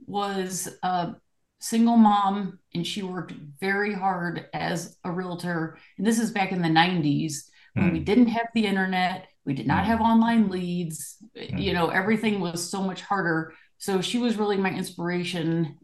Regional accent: St. Louis, Missouri, United States; now in Colorado Springs, United States; third generation, and now I'm in Colorado Springs, but originally I'm from St. Louis.

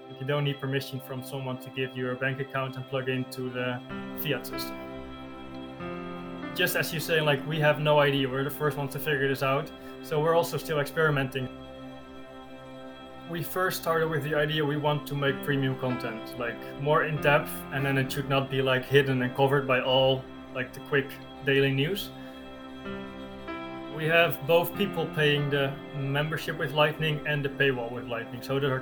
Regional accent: Netherlands; English is a second language; I'm from the Netherlands. And as I was graduating as a product designer, I moved to Cambodia for half a year to continue my study there

